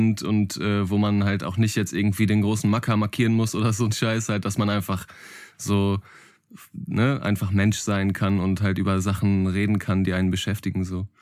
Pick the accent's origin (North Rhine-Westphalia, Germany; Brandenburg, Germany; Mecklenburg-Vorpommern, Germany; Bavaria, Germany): North Rhine-Westphalia, Germany; Herford; aus Herford, aus meiner Heimatstadt